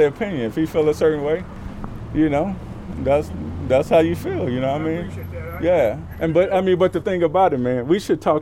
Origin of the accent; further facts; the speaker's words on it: United States; born there; I'm an American. You understand? I was born here. I served in the United States Army.